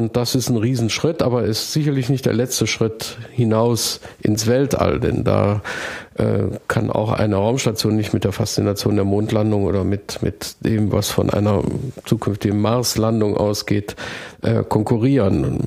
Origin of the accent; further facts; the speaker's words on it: Mönchengladbach, North Rhine-Westphalia, Germany; in der Stadtbibliothek in Mönchengladbach, wo ich herkomme